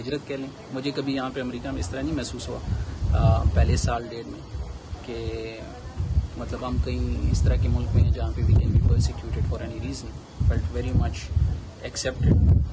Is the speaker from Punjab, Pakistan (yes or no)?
no; Peshawar, Khyber Pakhtunkhwa, Pakistan; moved away as an adult; now in Cleveland, United States; میرا تعلق پشاور سے ہے, میری ساری زندگی میری ایجوکیشن پشاور میں ہوئی ہے, میں یہاں پہ ریزیڈنسی کرنے آیا ہوں کلیولینڈ میں. پچھلے میرا خیال ہے 2 سال سے, 2014 سے میری رہائش ہے. I am N immigrant.